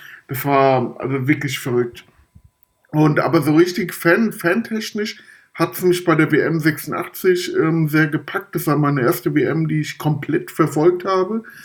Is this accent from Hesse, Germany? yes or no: yes; Frankfurt, Hesse, Germany; Ich glaube in der E-Jugend, da habe ich dann bei uns im Norden Frankfurts das erste Mal im Verein gespielt.